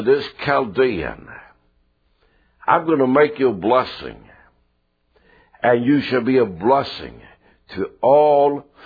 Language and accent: English; Sweden; English is a second language; I was born in Sweden, raised in Sweden, but I've read a lot of Indian books and cowboy books and so on.